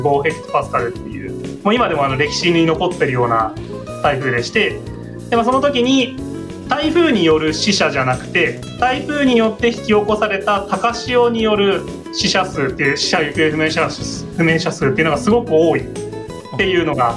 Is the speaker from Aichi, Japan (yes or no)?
yes; Gamagori, Aichi, Japan; そうですね、あのでしあの私出身がそもそも東三河でして。